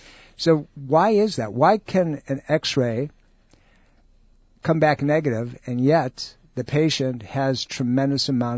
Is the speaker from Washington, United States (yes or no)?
no; New York, United States; Many of you know that I'm from the Western New York area where we average out about 250 inches of snow a year south of Buffalo.